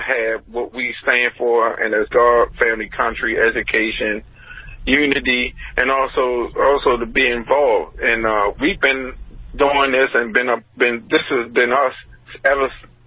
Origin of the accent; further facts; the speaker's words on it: New York, United States; You come from Boston. I come from New York. So here's the thing. We, you know, we come from places where, look, you're either going to bite the bullet or you're just not going to make it.